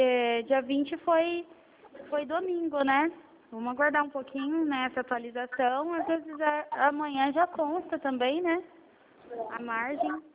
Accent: Presidente Prudente, São Paulo, Brazil; eu sou daqui de Prudente.

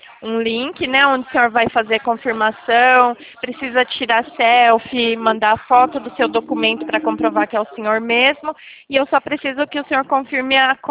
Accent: São Paulo, Brazil; now in Campinas, Brazil; Eu, na verdade, sou de São Paulo, moro em Campinas, mas trabalho aqui em Sumaré.

